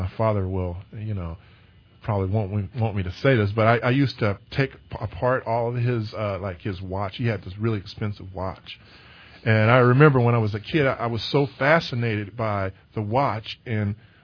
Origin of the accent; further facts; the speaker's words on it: Richmond, California, United States; I was born and raised in Richmond, California